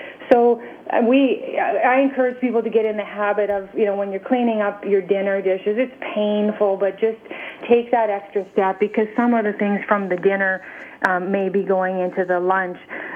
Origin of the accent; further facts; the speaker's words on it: Saskatchewan, Canada; also born or lived in Alberta / British Columbia; I grew up in Saskatchewan, but I've worked in Saskatchewan and Alberta and BC